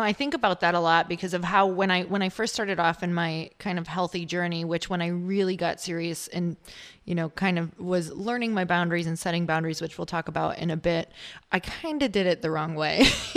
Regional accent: Midwest, United States; now in California, United States; You know, I'm from the Midwest, so I live in California now

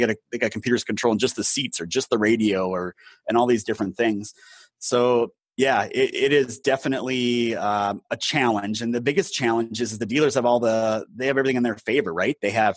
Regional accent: Minnesota, United States; I mean, I'm from Northern Minnesota.

